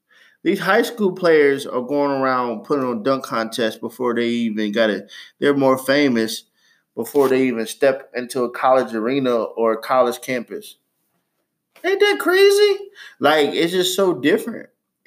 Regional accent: Ohio, United States; I'm from Ohio, where high school sports are very important.

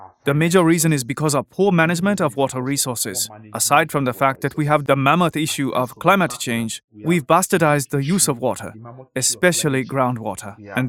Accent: Lagos, Nigeria; I am from Lagos, Nigeria.

